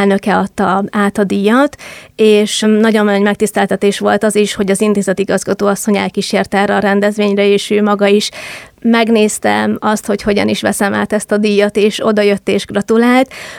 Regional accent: Okány, Békés, Hungary; én egy Békés megyei kis településről származom, és nagyon sok olyan üzenetet kaptam, hogy az okányiak mennyire büszkék rám

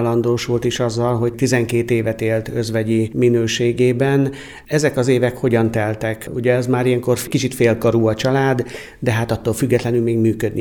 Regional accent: Sárospatak, Borsod-Abaúj-Zemplén, Hungary; Hát ugye mi szemszögünkben elsősorban sárospatakiként

